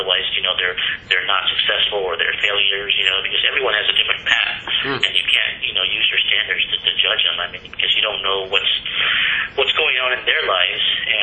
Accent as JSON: {"language": "English", "country": "United States", "tie": "born or raised there", "said": "You know, whereas when I grew up in America, I noticed a lot of people"}